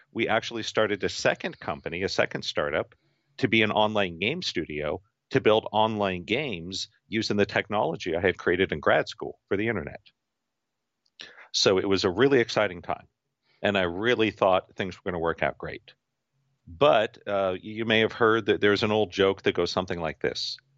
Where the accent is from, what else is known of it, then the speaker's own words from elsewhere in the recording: West Coast, United States; And I had no idea because I grew up on the West Coast.